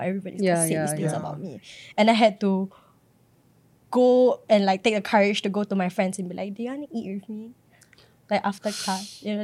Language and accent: English; Philippines; Just because I'm Filipino.